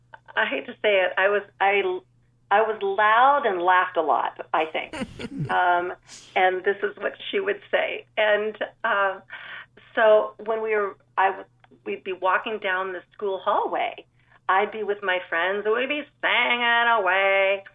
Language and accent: English; San Juan Capistrano, California, United States; I grew up in a little town called San Juan Capistrano, which is right between Los Angeles and San Diego in Southern California. Grew up in the middle of an orange grove.